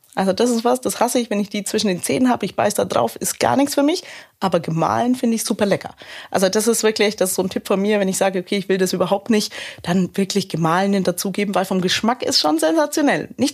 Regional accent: Bavaria, Germany

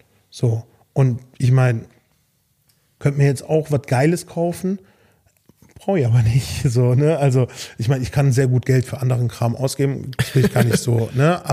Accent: Velbert, North Rhine-Westphalia, Germany; Und gerade in Velbert, zu der Zeit, wo ich groß geworden bin, ich komme aus Velbert, das ist Kreis Mettmann, das ist bei Wuppertal, war Velbert Drogenumschlagsplatz Nummer 3 in ganz NRW

